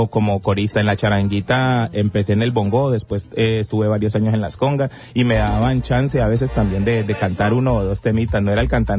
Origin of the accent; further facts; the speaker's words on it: Cali, Valle del Cauca, Colombia; para los que no me conocen, es un caleño. Vengo de Cali, Colombia.